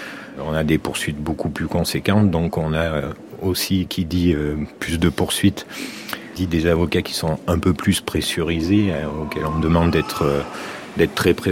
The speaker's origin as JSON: {"language": "French", "region": "Auvergne-Rhône-Alpes", "country": "France", "said": "Alors moi, je suis originaire du département, je suis un pur Cantalou, comme on dit."}